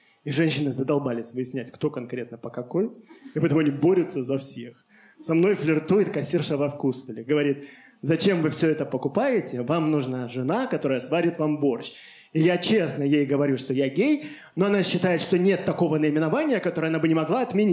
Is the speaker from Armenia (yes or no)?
no; Belarus; now in Russia; я родился и вырос в Беларуси, а сейчас я живу в России.